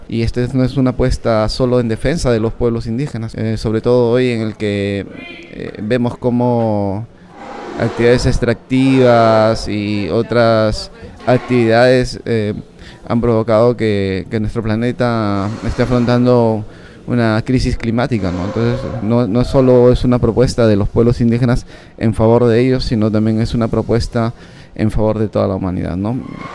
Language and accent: Spanish; Peru; yo vengo de Perú.